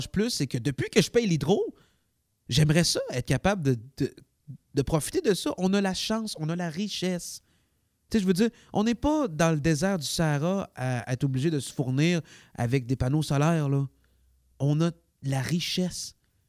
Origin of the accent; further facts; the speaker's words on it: Quebec, Canada; On est capable, en tant que Québécois, en tant que nation, de se procurer assez de bornes pour fournir le Québec au complet.